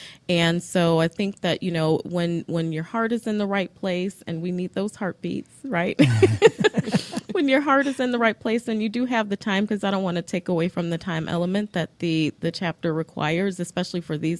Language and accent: English; St. Louis, Missouri, United States; I have still great relationships with people in St. Louis SIG, where I'm from. I'm from St. Louis.